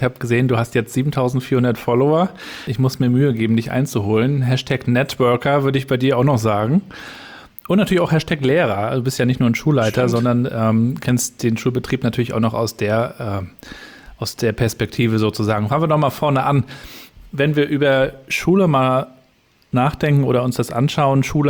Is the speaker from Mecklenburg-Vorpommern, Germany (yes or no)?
yes; Rostock, Mecklenburg-Vorpommern, Germany; Wir sind Rostocker.